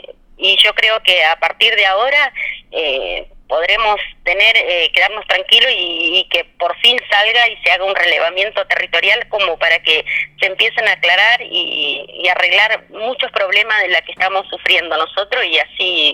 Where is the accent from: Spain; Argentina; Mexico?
Argentina; Catriel, Río Negro; nuestra comunidad es muy conocida, nos conocen todos porque somos de Catriel, así que Catriel no es una ciudad muy grande